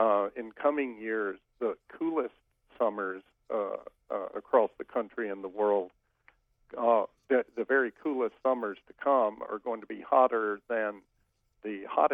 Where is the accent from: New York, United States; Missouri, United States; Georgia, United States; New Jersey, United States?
Georgia, United States; I grew up in Georgia, and Atlanta has always had some of the worst traffic anywhere.